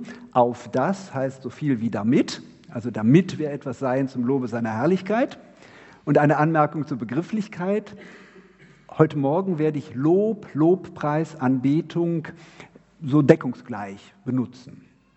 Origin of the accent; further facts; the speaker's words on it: Cologne, North Rhine-Westphalia, Germany; Es war 1984, da war ich 16 Jahre alt, haben wir mit dem CVJM Köln, ich komme aus Köln